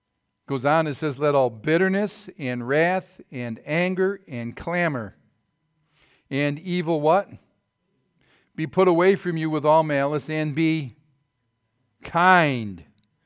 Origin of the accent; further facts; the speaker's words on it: Massachusetts, United States; I had been using a snorkel and a face mask a long time as a kid growing up in the Fairhaven Bay and stuff.